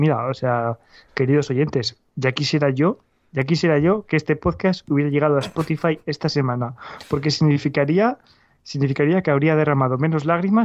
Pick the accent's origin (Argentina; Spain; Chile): Spain; Valladolid, Castile and León; born there; Sí, perdón, nacido en Valladolid, efectivamente no soy ciudadano del mundo.